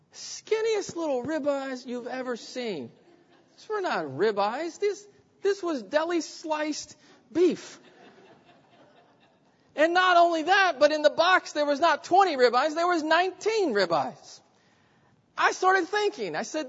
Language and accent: English; Indianapolis, Indiana, United States; I grew up in Indianapolis, and we lived about, the church where I grew up was about 10 minutes from the racetrack, from the Indy 500.